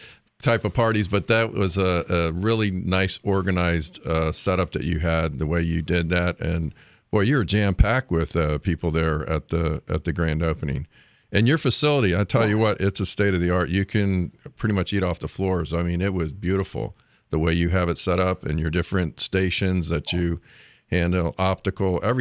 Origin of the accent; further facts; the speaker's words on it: Florida, United States; I'm born and raised in Broward, so we got to move you guys up north.